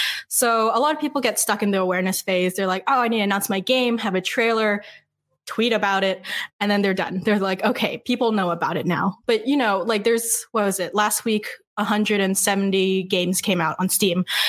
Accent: Vancouver, British Columbia, Canada; But me personally, I'm actually from Vancouver, so here in Quebec, we speak a lot of French, which I do none of, which is unfortunate.

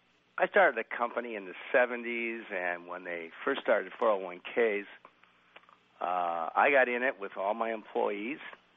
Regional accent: Wisconsin, United States; I'm from Wisconsin, but I would tend to differ a little bit.

